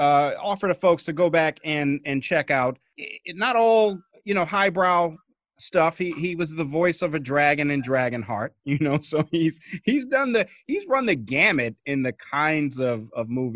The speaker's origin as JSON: {"language": "English", "town": "Baltimore", "region": "Maryland", "country": "United States", "tie": "born or raised there", "said": "some of the scene, is in my hometown of Baltimore."}